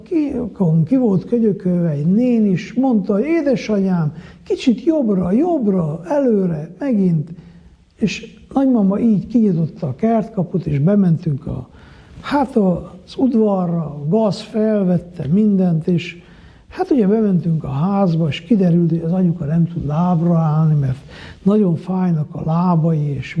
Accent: Miercurea Ciuc, Harghita, Romania; born or raised there

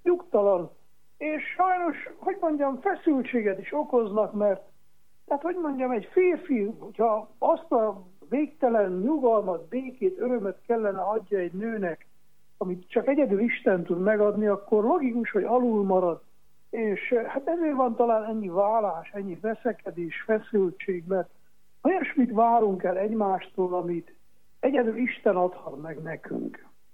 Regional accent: Miercurea Ciuc, Harghita, Romania; én kommunizmus alatt nőttem fel Csíkszeredában

